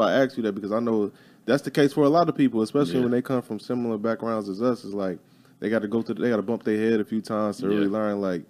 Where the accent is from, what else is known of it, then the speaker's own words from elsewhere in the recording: Chicago, Illinois, United States; I understand completely, because I said it was the exact same thing for me growing up in Chicago.